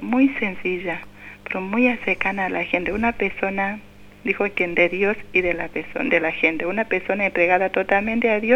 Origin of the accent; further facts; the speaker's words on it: Kenya; De Kenia.